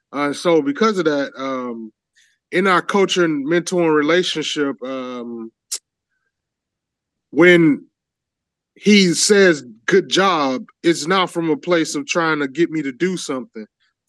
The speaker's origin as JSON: {"language": "English", "town": "Gary", "region": "Indiana", "country": "United States", "said": "probably because we both from the Chicagoland area, I'm from Gary, you from Chicago."}